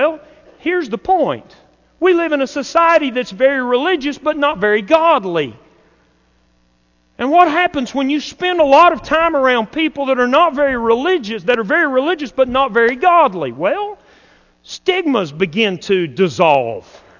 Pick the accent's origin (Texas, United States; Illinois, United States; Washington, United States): Texas, United States; Slaton; My neighbors, our next-door neighbors, when I was growing up in Slayton, Texas, they were getting a divorce.